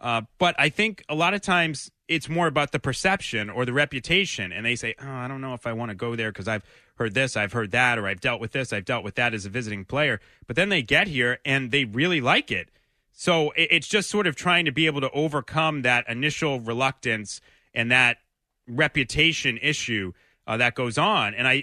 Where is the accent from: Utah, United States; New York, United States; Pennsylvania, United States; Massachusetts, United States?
Massachusetts, United States; Lynn; I mean, I didn't grow up in Boston. I grew up in Lynn, but I'm from the area.